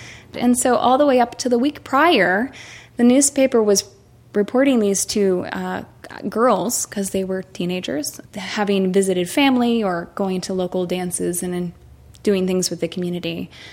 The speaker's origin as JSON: {"language": "English", "region": "Kansas", "country": "United States", "tie": "born or raised there", "said": "And I hate to admit, you know, I grew up in Kansas, I was educated here"}